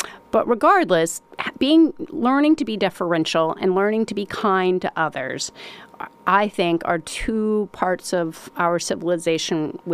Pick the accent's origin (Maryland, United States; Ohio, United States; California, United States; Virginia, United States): Virginia, United States; Winchester; Well, I was born and reared 2 hours north of here in Charlottesville, up in Winchester, Virginia. And it was pretty Southern and very traditional.